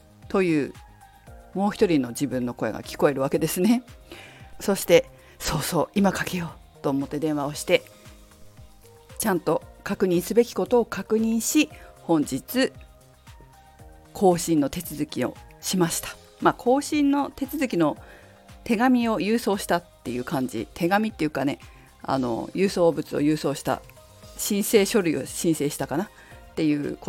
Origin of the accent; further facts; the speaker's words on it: Fukushima, Japan; 私の地元福島の